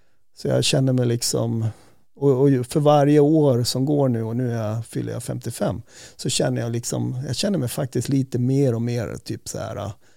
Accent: Säter, Dalarna County, Sweden; jag var ju uppvuxen i Säte

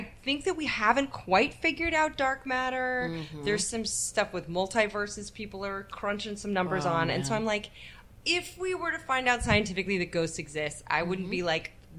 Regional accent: California, United States; So, I grew up in the Bay Area.

